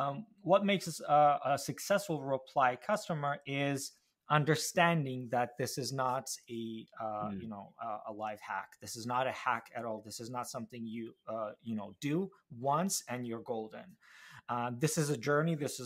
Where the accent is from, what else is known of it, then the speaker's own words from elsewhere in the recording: Ukraine; moved away as an adult; now in Canada; so my personal story is I moved from Ukraine to Canada in 2016, and the funny story there is, so I came to Canada and started looking for a job in tech sales